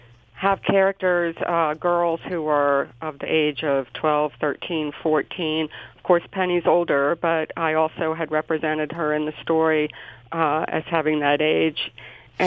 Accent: Silver Spring, Maryland, United States; Well, I grew up in Silver Spring, Maryland.

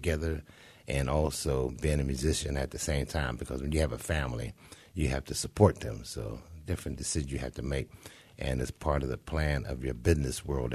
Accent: Pittsburgh, Pennsylvania, United States; Well, it shaped my life because I was supported by so many people by the neighborhood.

